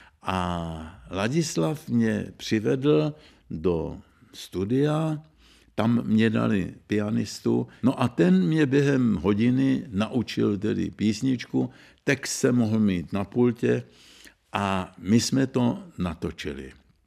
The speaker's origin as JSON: {"language": "Czech", "town": "Zlín", "region": "Zlín Region", "country": "Czechia", "tie": "born or raised there", "said": "Zlín mě poznamenal zásadně a nejen tím, že je to mé rodné město"}